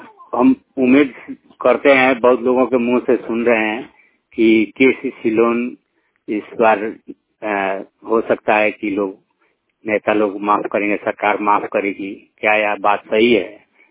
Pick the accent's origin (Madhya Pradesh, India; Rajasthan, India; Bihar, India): Bihar, India; मैं नाकाटोला दाना थाना जिला पश्चिम चंपारण ब्लॉक मधुबनी का रहने वाला हूँ, डांगर दाना रहने वाला हूँ